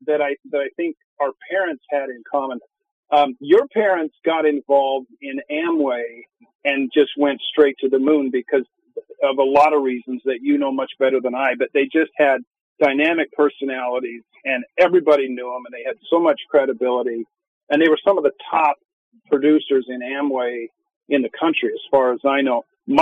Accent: Orem, Utah, United States; One of them is we're both from Orem, Utah.

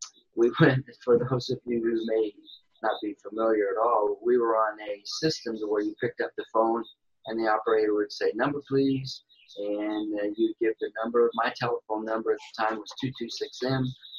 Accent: Illinois, United States; also born or lived in San Antonio, Texas; I got to grow up in a small farming community in southern Illinois. I was born in San Antonio, Texas, while my dad was in the Army.

